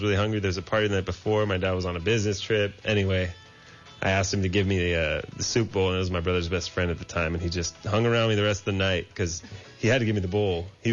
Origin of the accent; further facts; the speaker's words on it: Pleasanton, California, United States; I'm from East Bay, Pleasanton, actually.